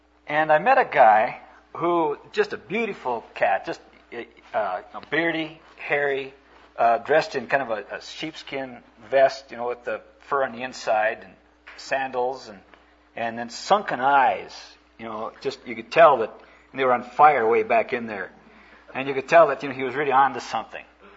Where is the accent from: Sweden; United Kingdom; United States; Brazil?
Brazil; they knew that I was from Brazil, and they wanted to find out how their Latin brothers were faring under the iron rule down there in Latin America.